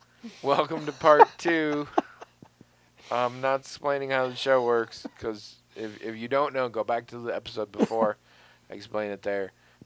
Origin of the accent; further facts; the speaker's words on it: United States; However, I'm American, so I don't notice.